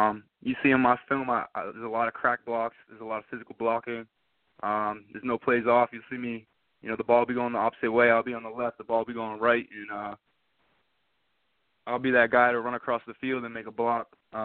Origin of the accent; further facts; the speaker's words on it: New Hampshire, United States; I really like UNH as my home state, New Hampshire.